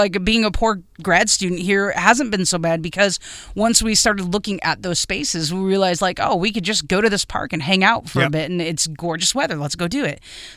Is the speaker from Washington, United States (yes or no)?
no; California, United States; Like snow chains. You never see growing up in Southern California.